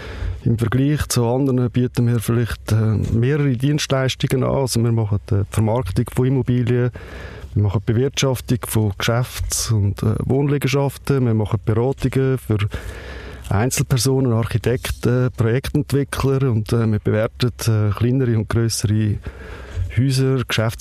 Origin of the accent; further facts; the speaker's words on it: Baden, Aargau, Switzerland; also born or lived in Zürich / Barcelona; Ich bin 47, in Baden aufgewachsen. Nach allen Schuljahren ein paar Jahre in Zürich gsi, in Zürich studiert, in Barcelona studiert.